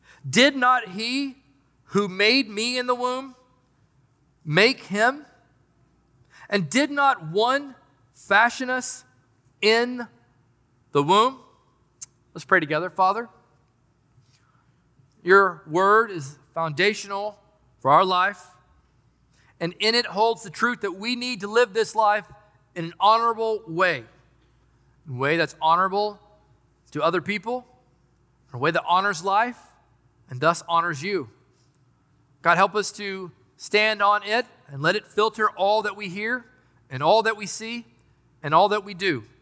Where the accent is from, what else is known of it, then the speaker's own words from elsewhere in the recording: Knoxville, Tennessee, United States; Now, my story is I'm from Knoxville, Tennessee. Grew up in a predominantly traditional home.